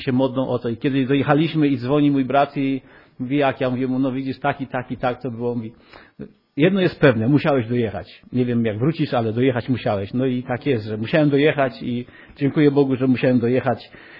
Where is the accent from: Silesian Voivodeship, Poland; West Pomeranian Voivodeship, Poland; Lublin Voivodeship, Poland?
West Pomeranian Voivodeship, Poland; Połczyn-Zdrój; Ja jestem z Dzikiego Zachodu. To jest Połczyn, to jest tamte strony nad morzem.